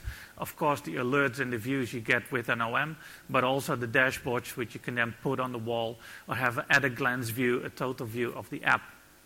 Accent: Amsterdam, North Holland, Netherlands; English is a second language; I'm not from New Zealand, I'm no Kiwi. The good news is I'm also not an Aussie. I'm from Europe. I'm from Holland, the Netherlands, Amsterdam.

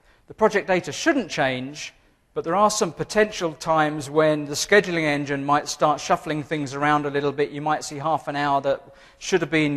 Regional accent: England, United Kingdom; It may seem a bit sarcastic, but I'm English.

